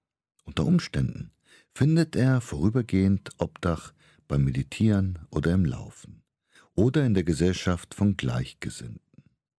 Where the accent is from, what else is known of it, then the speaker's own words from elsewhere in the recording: Kenya; also born or lived in India; Da kenne ich mich ja aus, ich bin ja in Kenia aufgewachsen und habe lange in Indien gelebt.